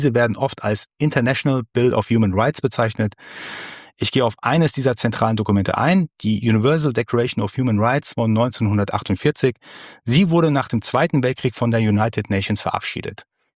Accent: Iran; Als gebürtiger Iraner habe ich natürlich in den letzten Podcast-Folgen viel über das Thema Iran gesprochen.

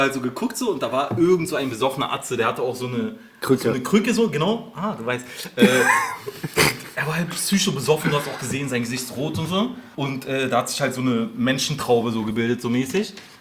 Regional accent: Berlin, Germany; Digga, ich bin doch Berliner.

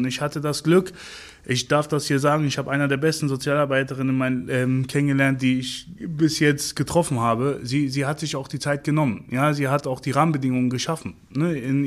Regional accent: Hanover, Lower Saxony, Germany; ich bin ein typisches Brennpunktkind. Mhm. Ja, ich bin in Hannover-Heinholz groß geworden. Das ist der zweitärmste Stadtteil von Hannover gewesen bis vor 5 oder 6 Jahren.

